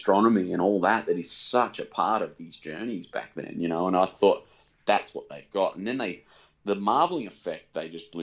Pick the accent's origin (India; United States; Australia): Australia; Brisbane, Queensland; There's a guy I really admire from my hometown, Brisbane.